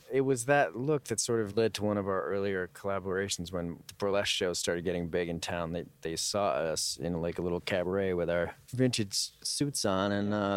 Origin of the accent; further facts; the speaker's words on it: New York, United States; also born or lived in Westchester; No, actually, I grew up in New York.